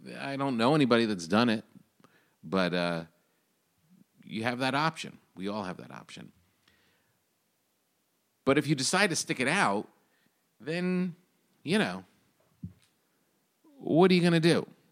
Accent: New Jersey, United States; Those are two shows around my home state of New Jersey, and I hope that people come out.

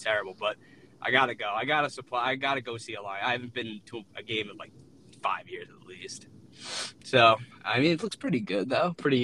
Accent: New York, United States; Then I'm from New York, and Jets tickets were like $5, so cheap.

